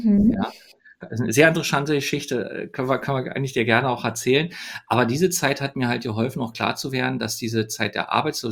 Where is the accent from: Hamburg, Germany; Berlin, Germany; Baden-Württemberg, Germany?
Berlin, Germany; ich bin ja in Ostberlin geboren, in Oberschöneweide bin ich groß geworden. habe in Köpenick Schule gehabt.